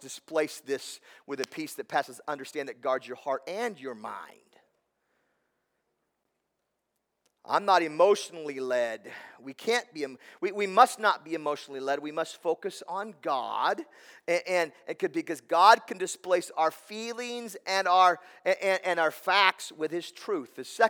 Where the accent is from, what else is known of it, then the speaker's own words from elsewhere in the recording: Oregon, United States; Now, I'm from Oregon. This isn't a soda, this is a pop.